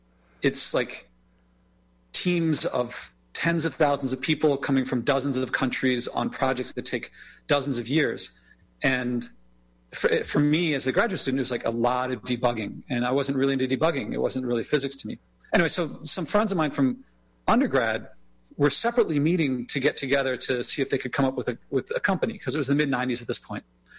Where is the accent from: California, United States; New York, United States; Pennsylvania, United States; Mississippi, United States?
Pennsylvania, United States; Philadelphia; Yeah, I grew up in Philadelphia, and I spent the first roughly 18 years of my life there.